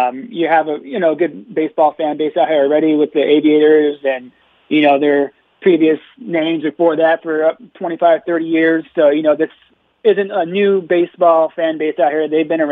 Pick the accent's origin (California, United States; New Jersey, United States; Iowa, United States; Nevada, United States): Nevada, United States; Las Vegas; just because we're from Vegas.